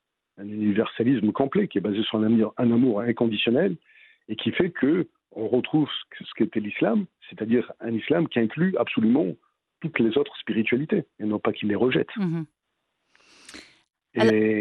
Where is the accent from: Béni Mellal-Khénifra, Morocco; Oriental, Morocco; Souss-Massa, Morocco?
Oriental, Morocco; Berkane; born there; Je suis né à Berkane, je suis berkanais.